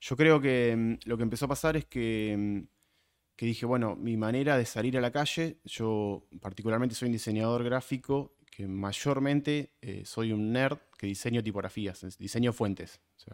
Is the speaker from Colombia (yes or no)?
no; Mercedes, Buenos Aires Province, Argentina; Yo soy de la ciudad de Mercedes, que queda a 100 kilómetros de capital.